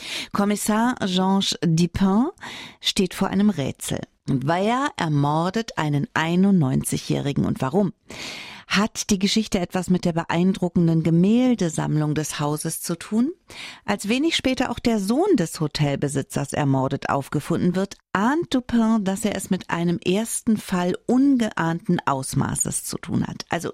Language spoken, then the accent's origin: German; North Rhine-Westphalia, Germany; dann hatte ich Niederländisch, weil ich komme ja vom Niederrhein und das ist an der Grenze zu den Niederlanden.